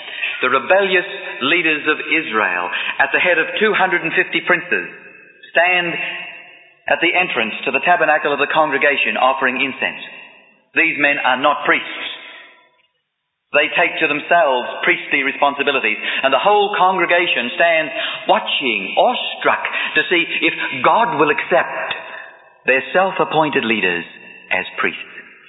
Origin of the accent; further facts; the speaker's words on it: Australia; He told you I'm from Australia. That's true.